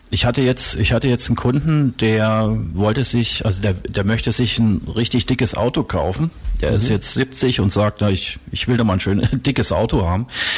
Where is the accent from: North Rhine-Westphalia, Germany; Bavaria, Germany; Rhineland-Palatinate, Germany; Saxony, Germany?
Saxony, Germany; Zittau; accent: Saxon; Ich komme ja ursprünglich aus Zittau, das ist Ostsachsen.